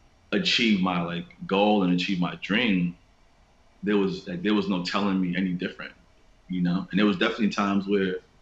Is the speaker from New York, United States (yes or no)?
yes; Queens, New York, United States; Growing up in Queens, bro, like, we rode bikes all the time, just as kids, as a mode of transportation, as a source of fun.